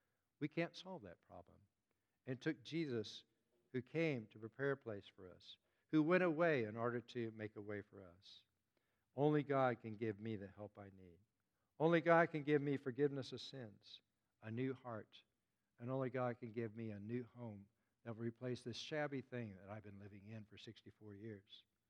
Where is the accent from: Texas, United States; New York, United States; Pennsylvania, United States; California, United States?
Texas, United States; Houston; I grew up in Houston, Texas, and I didn't get on a plane until I was 18 years old. And I lived in just three houses over 18 years.